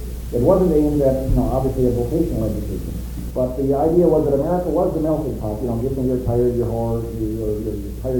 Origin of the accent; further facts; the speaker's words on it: Minnesota, United States; I'm from Minnesota, and I grew up under Hubert, so I learned to give a 15-minute answer to a three-word question.